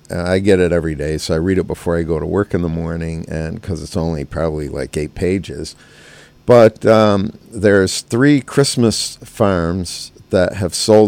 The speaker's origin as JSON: {"language": "English", "town": "Gloversville", "region": "New York", "country": "United States", "tie": "born or raised there", "said": "I grew up in Gloversville and when I was a kid, and you know, I still live down there."}